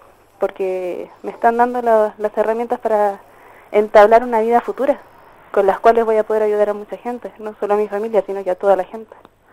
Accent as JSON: {"language": "Spanish", "country": "Chile", "lives_now": "Cuba", "said": "No solo yo como estudiante chilena, yo sé que, de hecho"}